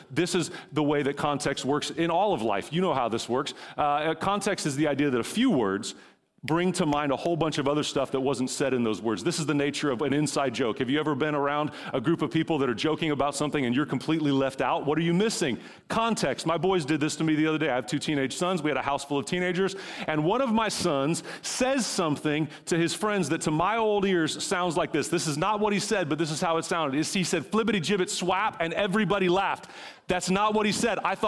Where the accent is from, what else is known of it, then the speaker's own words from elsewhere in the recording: Oklahoma, United States; I'm from Oklahoma. Like, everybody has 8,000 rounds of ammunition and worried that they don't have enough.